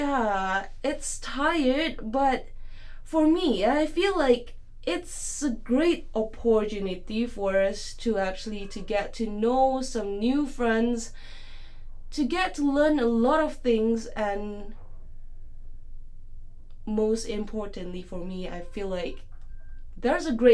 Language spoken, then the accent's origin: English; Borneo, Malaysia; And one special thing or one interesting facts that we often get from the people in Peninsula, from the people Peninsula here is that, are we people in Borneo State really living on